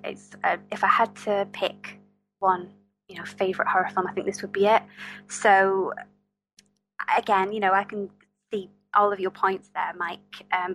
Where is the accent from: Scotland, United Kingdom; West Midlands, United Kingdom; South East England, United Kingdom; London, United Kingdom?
South East England, United Kingdom; from Oxfordshire in the UK.